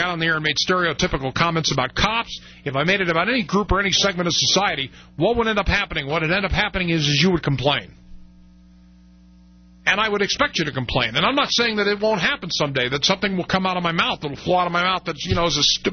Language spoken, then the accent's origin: English; Los Angeles, California, United States; I grew up in the western United States. I grew up in Los Angeles, in Orange County, California.